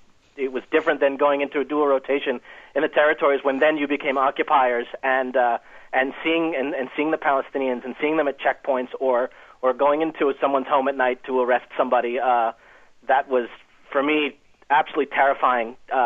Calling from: Boston, Massachusetts, United States; I am an American who made Aliyah and went to Israel in the mid-90s.

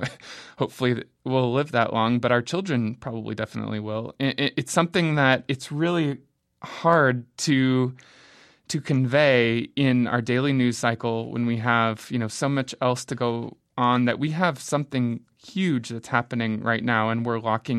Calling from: Tucson, Arizona, United States; Well, I'm here speaking from Tucson, Arizona, too.

